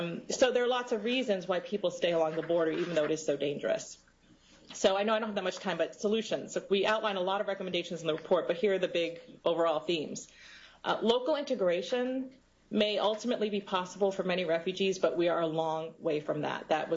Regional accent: Colombia; accent: Colombian; I'd call for a job, but they'd hear my Colombian accent, and they'd say the job was no longer available.

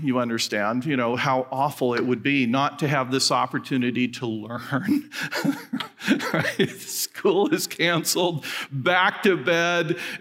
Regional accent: Fresno, California, United States; I'm from Fresno, California, which right now destroys my credibility with about 30% of you. But there it is, Fresno, California. It's located in the Central Valley of California

